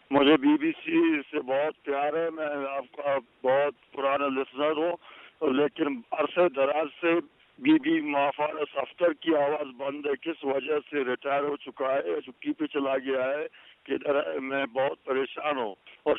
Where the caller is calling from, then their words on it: Kharan, Balochistan, Pakistan; آران سے بات کر رہا ہوں.